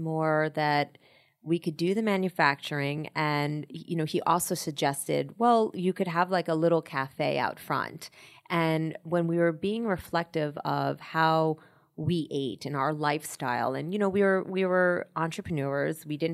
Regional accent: Connecticut, United States; I grew up in Connecticut, actually.

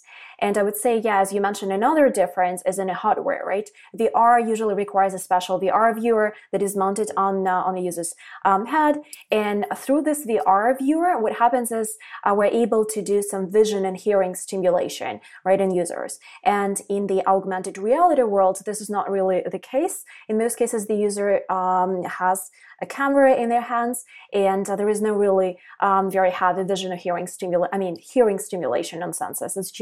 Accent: Belarus; English is a second language; now in New York, United States; So I'm originally from Belarus, which is located in Eastern Europe, and I moved to New York 7 years ago.

